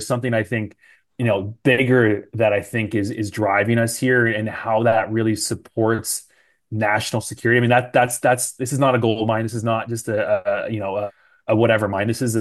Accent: Canada; as a Canadian myself

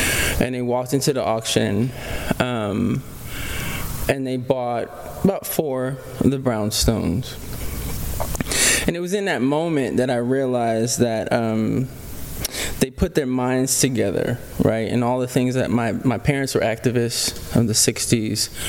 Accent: Harlem, New York, United States; I grew up in Harlem, New York, and I remember as a kid, my mom had really powerful people around me.

